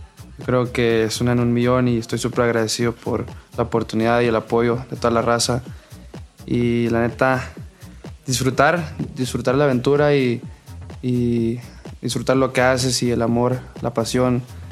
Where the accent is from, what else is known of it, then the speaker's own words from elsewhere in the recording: Sonora, Mexico; also born or lived in Arizona; Pero crecí en Sonora.